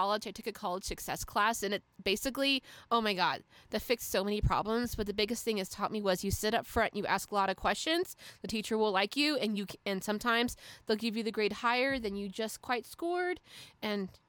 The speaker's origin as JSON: {"language": "English", "country": "United States", "said": "I don't even know what this holiday's for, and I'm an American."}